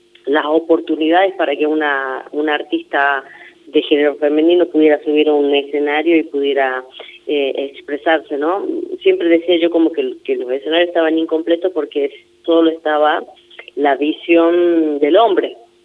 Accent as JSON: {"language": "Spanish", "region": "La Rioja", "country": "Argentina", "said": "Me da mucho orgullo decir como riojana"}